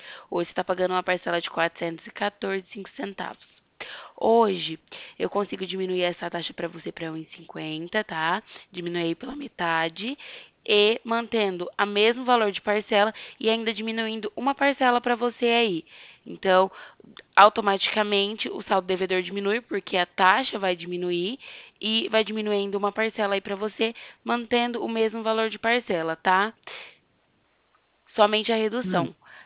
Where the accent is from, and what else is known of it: Presidente Prudente, São Paulo, Brazil